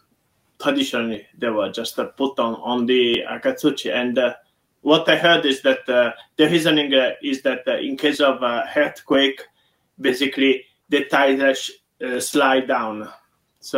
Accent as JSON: {"language": "English", "country": "Italy", "lives_now": "Japan", "said": "You know, I'm from Italy, where in Venice, there are hardly houses that is older than, newer than 200 years old."}